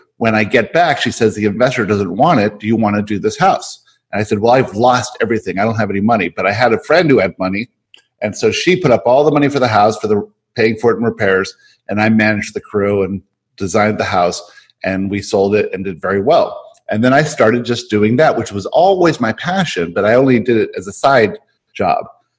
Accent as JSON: {"language": "English", "region": "Florida", "country": "United States", "tie": "born or raised there", "said": "And so then growing up, I grew up very normal in South Florida."}